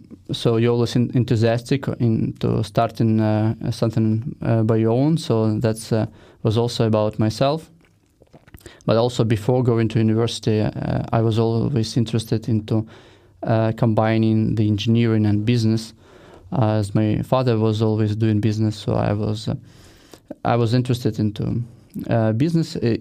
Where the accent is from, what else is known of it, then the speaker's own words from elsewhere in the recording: southern Ukraine, Ukraine; also born or lived in Kyiv; so I grew up in Ukraine, and that's where also I started my firm. I grew up originally in the south of Ukraine, but lived a lot of my life in Kiev.